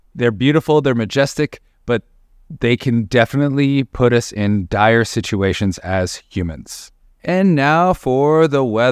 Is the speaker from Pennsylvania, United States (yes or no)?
no; Indiana, United States; now in California, United States; I'm from Indiana. I know about 85% humidity. Y'all Californians are lucky.